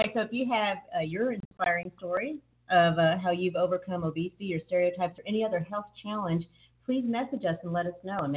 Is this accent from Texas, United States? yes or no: yes; Texas, United States; I'm watching Dr. Phil because I'm a Texan, and we Texas people watch Dr. Phil for just a familiar sounding voice.